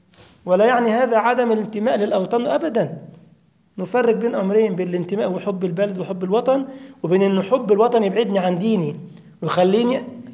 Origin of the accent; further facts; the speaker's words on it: Egypt; أنت مغربي وأنا مصري